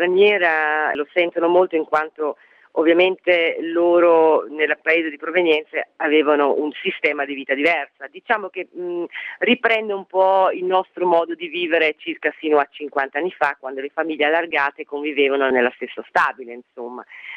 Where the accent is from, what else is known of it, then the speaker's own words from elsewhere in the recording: Belgium; io sono nata e cresciuta in Belgio